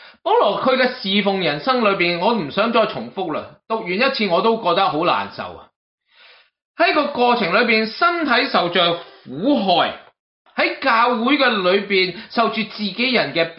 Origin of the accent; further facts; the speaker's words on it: Guangdong, China; 好似我哋广东人讲